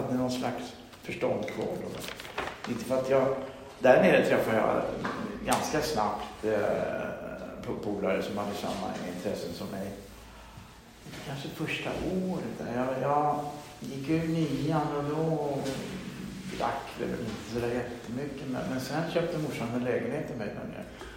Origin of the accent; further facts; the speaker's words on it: Stockholm, Stockholm County, Sweden; när jag kom till fosterhemmet så … Bara för att jag kom från Stockholm då.